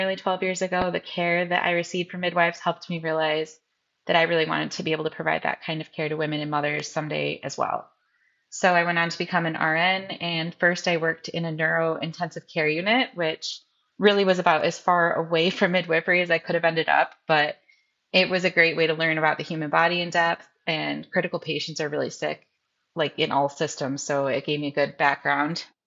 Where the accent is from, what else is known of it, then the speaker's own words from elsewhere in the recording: Auburn, New York, United States; now in Marcellus, United States; I'm originally from Auburn, New York, and I now live in Marcellus with my husband and our three daughters.